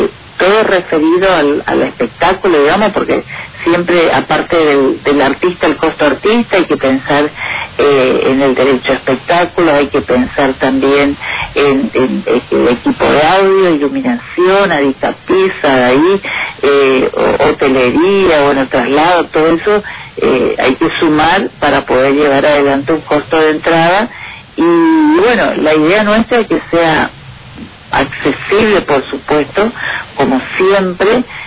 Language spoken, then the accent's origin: Spanish; Argentina; y siendo argentino por supuesto nosotros los que estamos en el Parque de las Naciones.